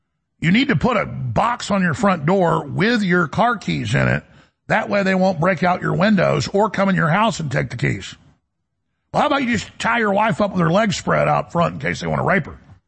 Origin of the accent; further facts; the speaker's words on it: Dallas, Texas, United States; You know, I grew up in Dallas, and we would go, even in middle school with the older kids, and drive to South Dallas